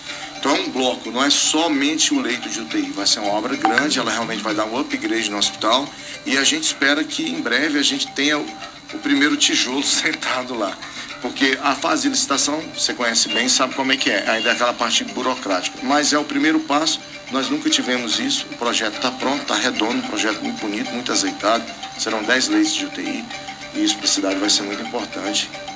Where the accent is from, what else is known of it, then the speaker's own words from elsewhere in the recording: Planaltina, Federal District, Brazil; uma ciclista lá de Planaltina, vice-campeã brasileira, a Késia Duarte. Era lá da nossa cidade